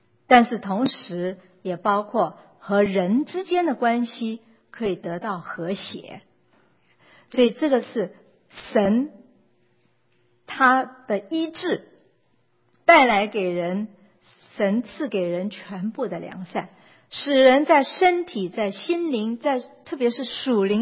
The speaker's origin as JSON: {"language": "Chinese", "country": "China", "said": "我们中国人就是基本上我们说平安都是只是着重在负面的消极的没有难处"}